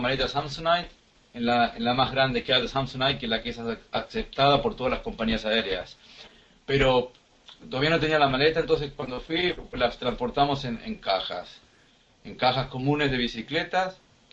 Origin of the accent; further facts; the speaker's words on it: Argentina; now in Mannheim, Germany; soy argentino también, nací en Argentina y hace 20 años que resido ya acá en Alemania, en la ciudad de Mannheim.